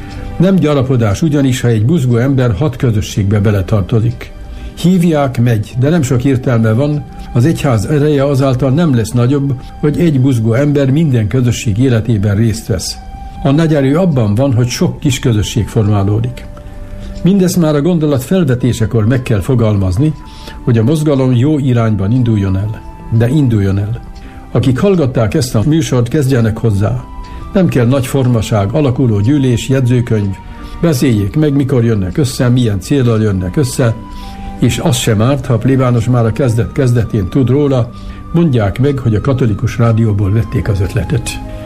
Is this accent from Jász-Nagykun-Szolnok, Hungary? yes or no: yes; Jász-Nagykun-Szolnok, Hungary; Én falun nőttem fel, Szolnoktól nem messzire, de ez egy egészen különleges adottságú falu volt.